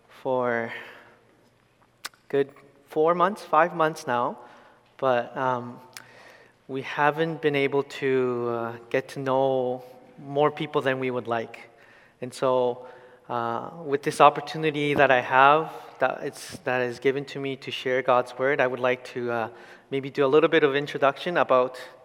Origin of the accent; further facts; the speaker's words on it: Abbotsford, British Columbia, Canada; So I grew up in Abbotsford, which is not too far away. This is the first time I am calling Langley home.